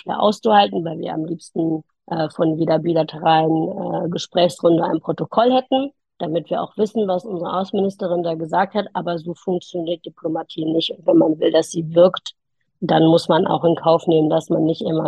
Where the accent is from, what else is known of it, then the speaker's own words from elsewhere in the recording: Germany; Ja, also es ist natürlich so, dass wir als Deutsche eine andere Perspektive auf Verteidigung haben.